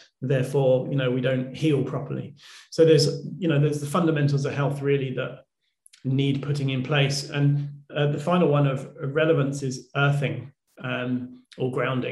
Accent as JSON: {"language": "English", "country": "United Kingdom", "said": "that's with an S, not a Z, because I'm British and we're awkward."}